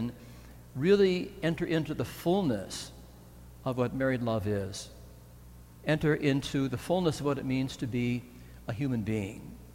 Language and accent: English; Ionia, Michigan, United States; Of course, I grew up in Ionia, and my mother's brother was a country western singer.